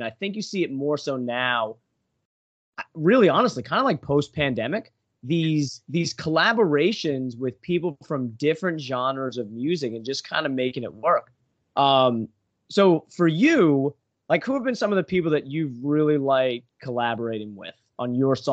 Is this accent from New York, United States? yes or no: yes; New York, United States; I grew up in New York on Long Island, literally probably, you know, 25 minutes from, you know, where he was born.